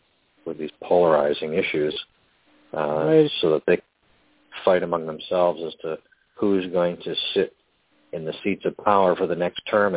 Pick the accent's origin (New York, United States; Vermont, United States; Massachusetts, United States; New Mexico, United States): Massachusetts, United States; Shelburne Falls; when I was a child growing up in Shelburne Falls.